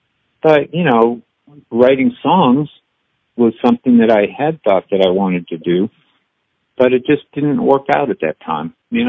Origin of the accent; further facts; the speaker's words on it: New England, United States; I didn't grow up with country music. I grew up in New England, so it was kind of new to me.